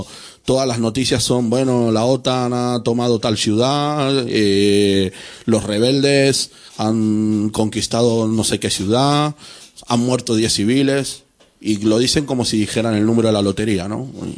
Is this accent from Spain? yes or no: no; Argentina; Yo que vengo de Argentina, sí que hay...